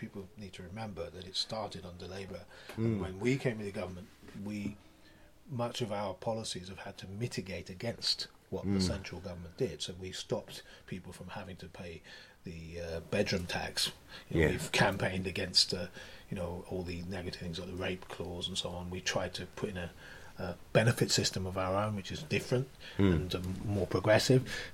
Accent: Islington, London, United Kingdom; I'm from Islington.

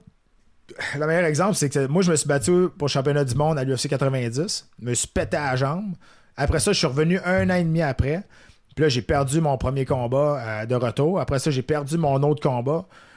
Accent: Rimouski, Quebec, Canada; Non, non. Moi, je viens de Rimouski.

